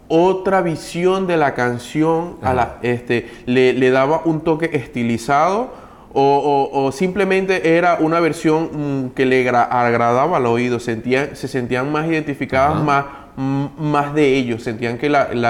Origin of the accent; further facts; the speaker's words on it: Venezuela; soy venezolano